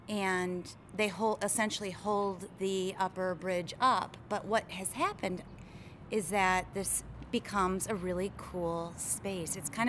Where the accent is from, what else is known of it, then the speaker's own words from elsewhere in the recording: Rockford, Illinois, United States; I grew up in Rockford, so I'm a Rockford native